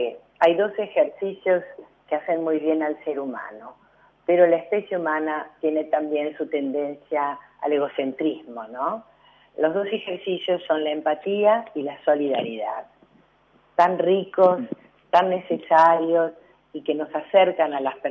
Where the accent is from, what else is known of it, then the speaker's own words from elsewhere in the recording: Italy; aunque yo soy italiano y trabajamos con Italia